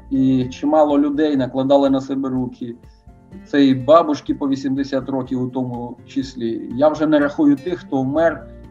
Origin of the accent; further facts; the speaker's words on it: Rivne Oblast, Ukraine; moved away as an adult; also born or lived in Luhansk / Sverdlovsk; Ні, я з Рівненщини сам.